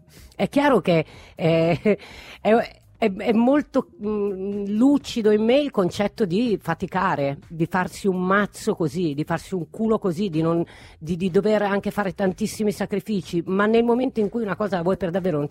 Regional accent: Tuscany, Italy; l'unica roba in comune io e Baldini è che siamo toscani.

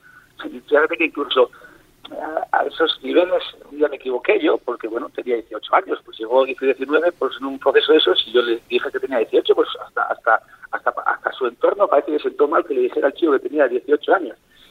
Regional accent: Hondarribia, Basque Country, Spain; nosotros de Hondarribia, y los verdes ellos son amarillos, aguilucho, nosotros somos los verdes de Hondarribia, de Ama Guadalupe Coa, y sí que ellos, sí, además mi pueblo es muy, muy, hay mucha tradición de remo

